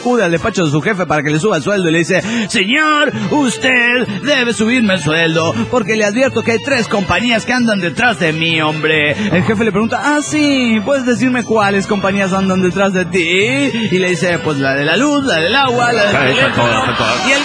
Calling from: Bogotá, Colombia; ¡Ay, hola! ¿Cómo están, amigos? … de Bogotá.

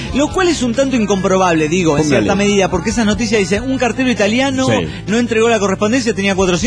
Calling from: Oaxaca, Mexico; de Oaxaca, México.

